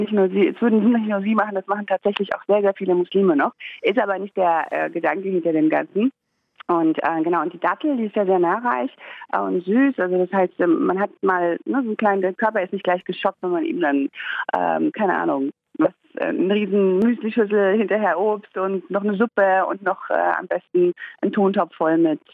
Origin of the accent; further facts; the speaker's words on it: Morocco; Komisch, Marokko, also schöne Grüße nach Marokko, in meinem Heimatland.